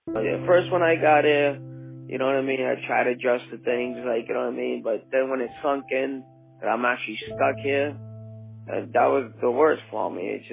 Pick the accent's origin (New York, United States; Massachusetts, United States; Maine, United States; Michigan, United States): Massachusetts, United States; Somerville; also born or lived in Fitchburg; now in Portugal; I'm originally from Somerville. That's where I grew up. I lived in Fitchburg.